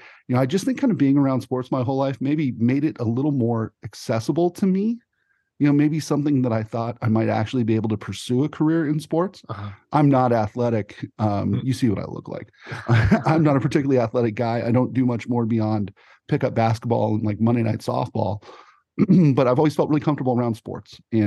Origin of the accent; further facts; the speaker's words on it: San Diego, California, United States; I grew up in Del Cerro, you know, probably 5 minutes from Jack Murphy.